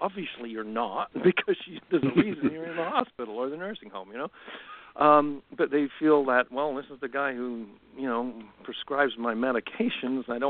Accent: United Kingdom; And I'm a Brit originally, and I hadn't been in this country a whole long time.

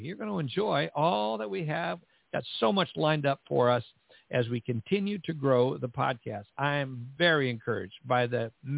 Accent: Pacific Northwest, United States; now in Texas, United States; So all of you, as we say here in Texas, we're grateful for all y'all. I'm from the Pacific Northwest, where I started my career 48 years ago.

